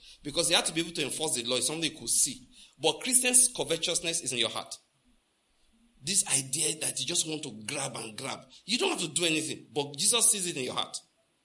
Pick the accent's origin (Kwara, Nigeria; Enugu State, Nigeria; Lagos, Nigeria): Enugu State, Nigeria; Enugu; now in United States; So maybe I'm a bushman. I came from Enugu.